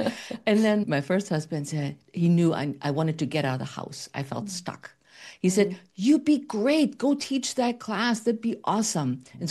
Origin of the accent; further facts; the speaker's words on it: Munich, Bavaria, Germany; because I'm from the southern part of Germany, so I'm from the Munich area